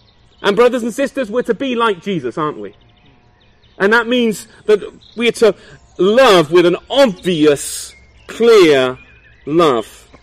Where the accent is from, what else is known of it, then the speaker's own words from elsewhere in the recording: England, United Kingdom; Now, we're reserved English people, at least most of us are.